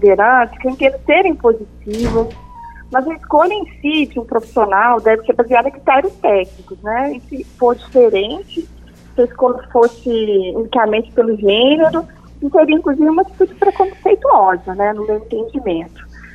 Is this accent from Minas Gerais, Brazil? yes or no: yes; Minas Gerais, Brazil; Eu sou mineira